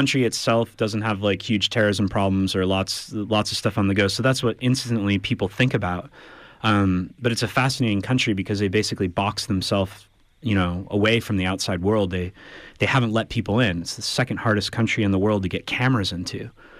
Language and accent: English; Lake Michigan, United States; I grew up on Lake Michigan on the water.